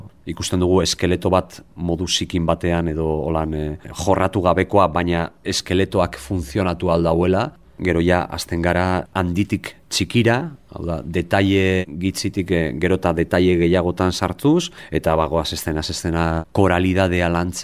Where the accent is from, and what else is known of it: Basque Country, Spain